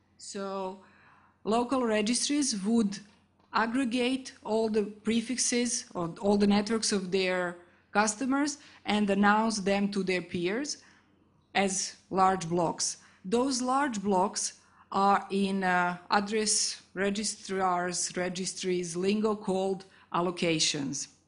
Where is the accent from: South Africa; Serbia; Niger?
Serbia; Belgrade; also born or lived in Amsterdam, Netherlands; I'm from Belgrade and Amsterdam.